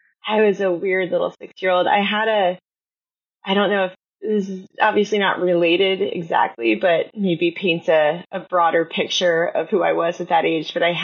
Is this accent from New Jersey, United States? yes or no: yes; New Jersey, United States; I am, yeah. Deeply.